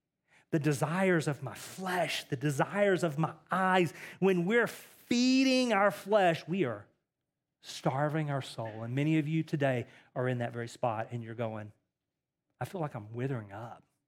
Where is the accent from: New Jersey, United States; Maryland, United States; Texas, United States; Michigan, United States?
Texas, United States; I am from Texas, so this gives me a little bit of a room here.